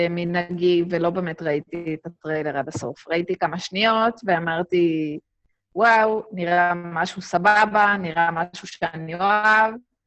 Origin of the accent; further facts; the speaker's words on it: Central District, Israel; אני גדלתי במרכז, ושם כאילו, מה זאת אומרת?